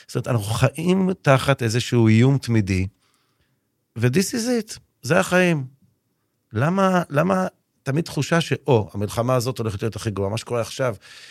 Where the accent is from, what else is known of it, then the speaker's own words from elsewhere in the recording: Tel Aviv, Tel Aviv District, Israel; born there; אני נולדתי בתל אביב, אתה יודע, אשכנזים, שלושה ילדים